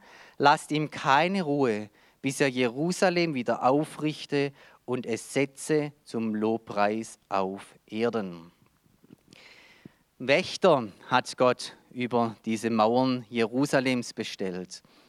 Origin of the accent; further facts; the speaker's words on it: Germany; Wenn einer da sitzt und hat 20, 30 Verwandte verloren und ich komme daher als Deutscher und will jetzt besuchen